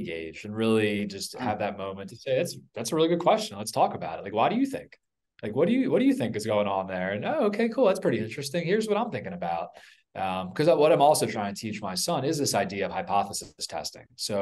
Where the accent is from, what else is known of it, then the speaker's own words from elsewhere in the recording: East Coast, United States; It's just part of my nature and also part of why I grew up on the East Coast of the US.